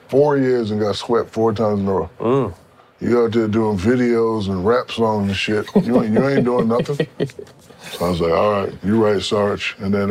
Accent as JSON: {"language": "English", "town": "Newark", "region": "New Jersey", "country": "United States", "tie": "born or raised there", "said": "Born and raised in Newark, New Jersey. High-level juvenile delinquent. Got out of there just in time."}